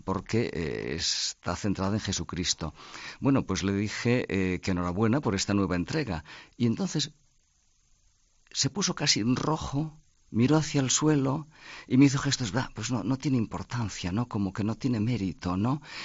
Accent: Santiago de Compostela, Galicia, Spain; Pues le dije que eso, soy de Santiago de Compostela

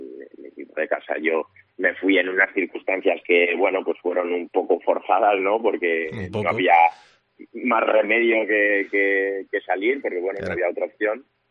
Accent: Salamanca, Castile and León, Spain; estoy deseando, yo creo, como muchos salmantinos, el ver fútbol de Segunda B en Salamanca

